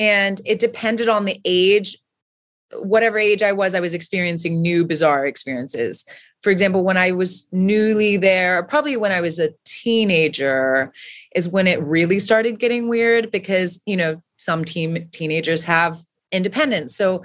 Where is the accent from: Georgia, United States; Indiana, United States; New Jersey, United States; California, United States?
Georgia, United States; Savannah; born there; also born or lived in San Antonio, Texas; So I moved around a little bit as a young kid. I was born in Savannah, Georgia. My family was there for 2 years.